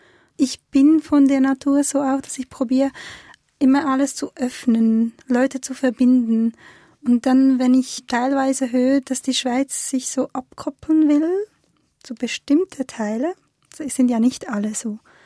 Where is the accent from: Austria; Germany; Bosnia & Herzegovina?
Bosnia & Herzegovina; now in Switzerland; Oder Ex-Jugoslawien, weil ich bin ja in Ex-Jugoslawien aufgewachsen eigentlich.